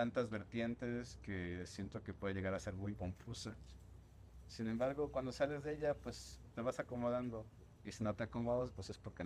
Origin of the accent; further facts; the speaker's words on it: Xalapa, Veracruz, Mexico; Sí, yo soy de Xalapa, Veracruz, una ciudad muy cultural. Yo me siento muy afortunado de haber crecido, de haberme educado en Xalapa.